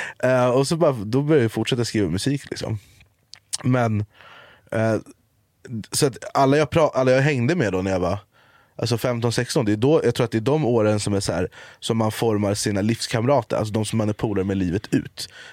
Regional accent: Jordbro, Stockholm County, Sweden; Men jag är så jävla tacksam för min uppväxt i Jordbro.

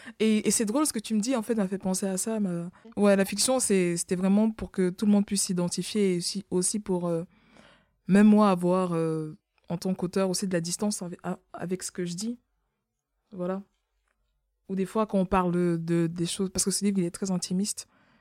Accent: Cameroon; born there; je suis née au Cameroun. Et au Cameroun, genre, je suis la norme. Donc, quand je suis avec d'autres Camerounais, je ne suis pas noire.

